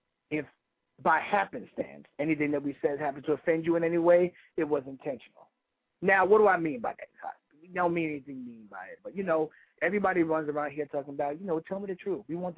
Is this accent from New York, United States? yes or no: yes; New York, United States; And again … This is our perspective radio. We are from New York.